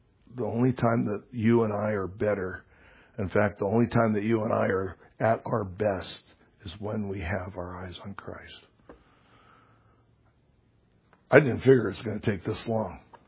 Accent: Alaska, United States; And they go, are you from Hawaii? No, I'm from Alaska.

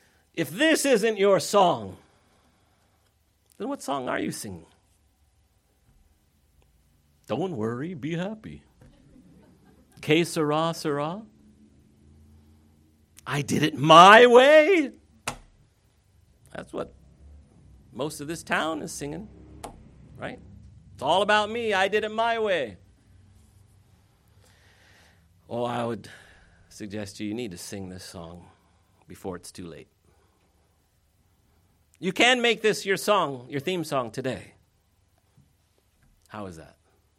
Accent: Iowa City, Iowa, United States; I grew up in Iowa City, where the University of Iowa is. I sold popcorn at all the football games and basketball games through junior high.

